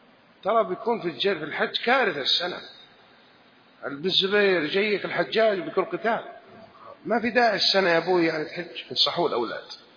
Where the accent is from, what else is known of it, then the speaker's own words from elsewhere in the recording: Saudi Arabia; أنت من مصر، أنت من الشام، أنا من السعودية